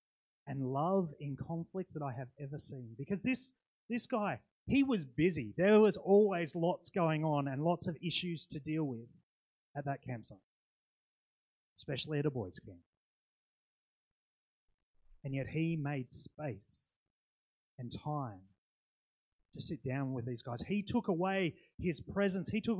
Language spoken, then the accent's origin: English; United States; So obviously, being American, we called him Bald Eagle.